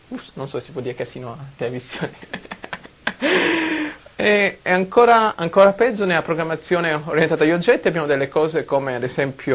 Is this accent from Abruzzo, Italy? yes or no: yes; Abruzzo, Italy; moved away as an adult; also born or lived in Calabria; now in Redmond, United States; Sono nato in Calabria, poi siamo trasferiti in Abruzzo a pescare la mia famiglia, quindi ho fatto il liceo